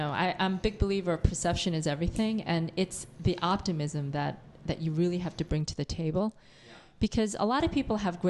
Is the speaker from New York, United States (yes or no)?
yes; Queens, New York, United States; And I grew up in Queens where there were no large businesses. It was all family-run.